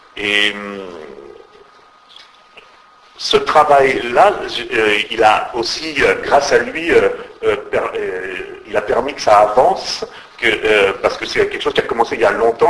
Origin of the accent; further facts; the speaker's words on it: France; moi, je suis français, je suis francophone. Scott le sait, je parle très mal anglais.